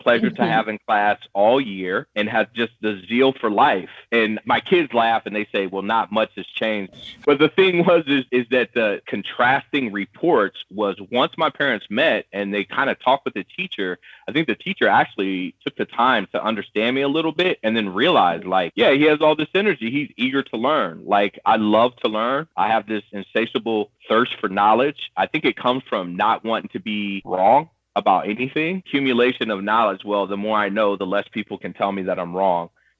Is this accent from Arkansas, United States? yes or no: no; Orlando, Florida, United States; But Orlando was different even then than it is now growing up. Because growing up in Orlando, the goal was to leave